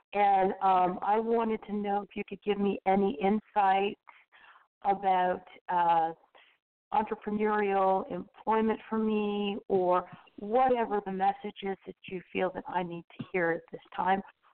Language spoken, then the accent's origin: English; Florida, United States; I'm from Florida.